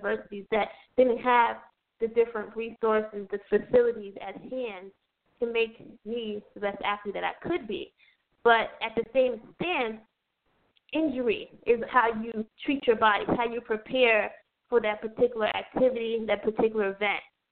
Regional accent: New York City, New York, United States; We have to be able, as the New Yorker, from the city that never sleeps, the Empire State, the financial capital of the world, the fashion district of it all

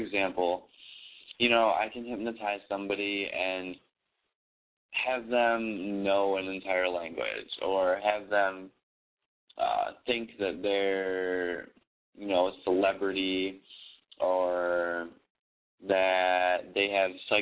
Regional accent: Buffalo, New York, United States; born there; now in New York City, United States; I like being in New York because I was born in Buffalo, so now I'm on the complete opposite side of the spectrum here

